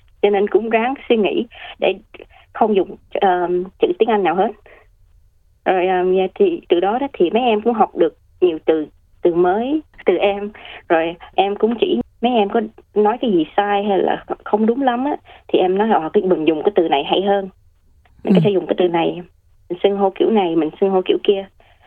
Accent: South Australia, Australia; Cuối năm nay thì sẽ được 24 tuổi, là người Úc gốc Việt và là thế hệ thứ hai sinh ra và lớn lên ở tiểu bang Nam Úc.

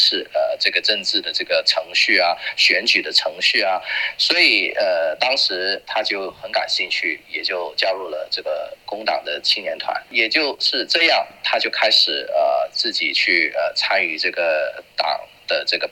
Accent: Malaysia; moved away as an adult; now in Australia; 因为我是马来西亚出世的华人，所以我在马来西亚从出生到长大，我习惯了看到多元文化、多元种族的一种这个集会。可是过去的这一段日子在澳洲生活

